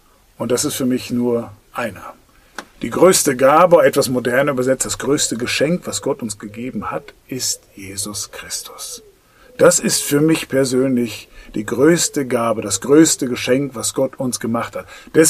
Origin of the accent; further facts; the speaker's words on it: Soest, North Rhine-Westphalia, Germany; in Soest, in Dairingsen, wo ich aufgewachsen bin.